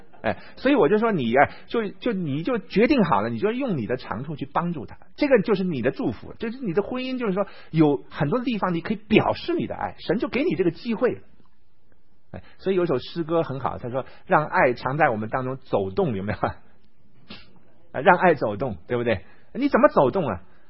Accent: Shanghai, China; 但是呢偏偏我是个上海人，我呢小时候很小的时候七八岁的时候就跟我祖父啊每天早上起来去买菜的，

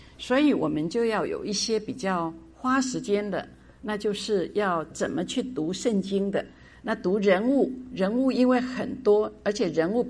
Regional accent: China; 有的旧约的圣经犹太人的名字跟我们中国人一样，那个名字是有意义的

